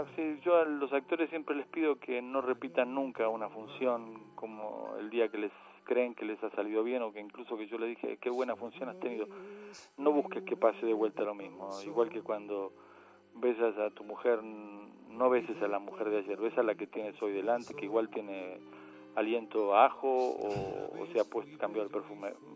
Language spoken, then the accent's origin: Spanish; Argentina; Soy argentino, ¿qué quieres que haga?